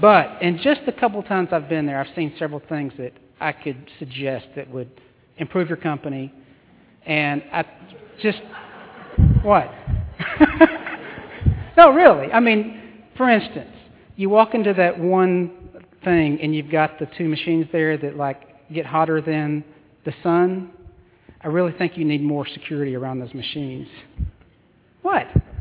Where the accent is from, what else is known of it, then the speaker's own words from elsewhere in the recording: Arkansas, United States; well, first of all, I'm from Arkansas